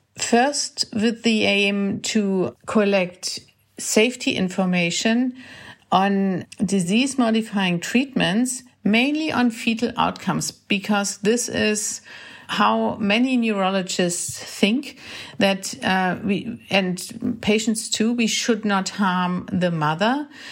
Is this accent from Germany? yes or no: yes; Germany; I'm a neurologist from Germany and an MS specialist.